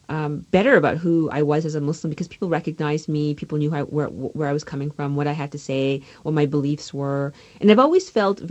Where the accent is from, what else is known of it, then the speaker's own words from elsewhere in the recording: Canada; for years as a kid growing up in Canada